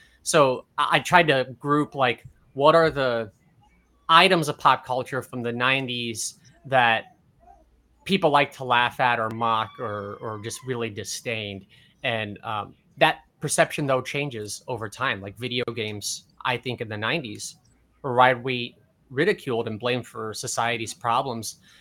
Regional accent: Brainerd, Nebraska, United States; And I have friends who I grew up with in Brainerd, Nebraska

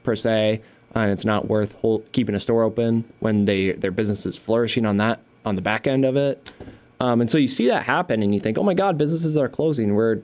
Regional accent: Syracuse, New York, United States; I'm from New York, not the city, upstate, mm-hmm. Syracuse, kind of along the 90 corridor. And I went to school in Potsdam, New York, which is way upstate, like by Canada.

